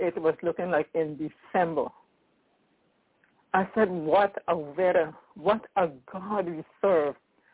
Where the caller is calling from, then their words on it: Albany, New York, United States; Oh, this is … from Albany, New York. Yes, Albany, New York. I'm calling from Albany, New York.